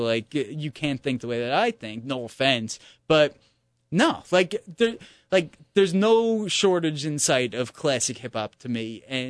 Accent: New York, United States; as a New Yorker fan of hip hop

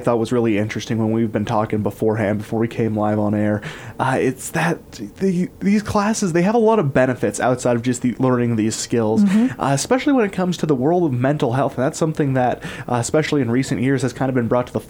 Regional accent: Utah, United States; accent: Emery County; Bit of my Emory County accent coming in here, a little bit of sewing.

